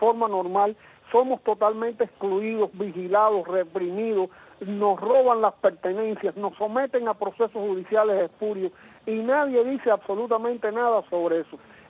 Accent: Cuba; Yo como ciudadano cubano me considero discriminado

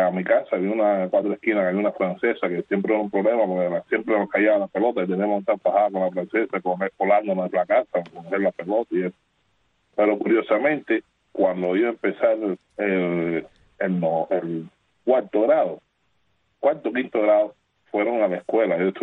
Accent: Havana, Cuba; Yo nací en Miramar Playa. Bueno, nací en Galicia, se llama el hospital de Mayanao, la terminal de Mayanao.

